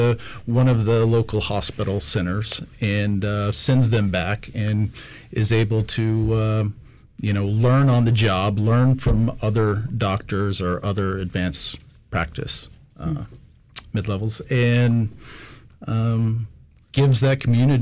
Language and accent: English; Fairbanks, Alaska, United States; now in Sand Point, United States; I live in Sand Point. I'm not originally from there. I'm originally from Fairbanks, but I moved out there almost 15 years ago now.